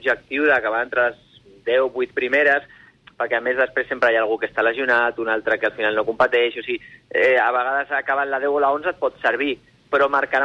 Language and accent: Catalan; Catalonia, Spain; jo com a català